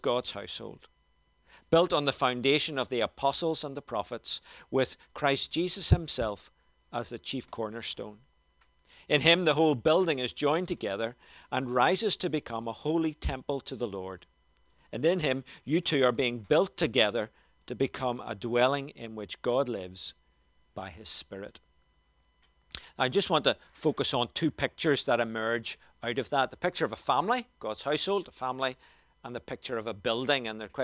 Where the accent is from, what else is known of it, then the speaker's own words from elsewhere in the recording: Lisburn, Northern Ireland, United Kingdom; born there; now in Belfast, United Kingdom; My passport said I was born in Lisburn. I never lived there. My parents now live in Scotland.